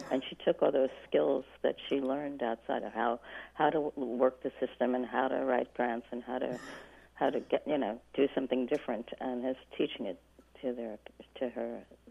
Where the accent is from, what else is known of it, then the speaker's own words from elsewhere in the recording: New York, United States; because I say I'm from New York.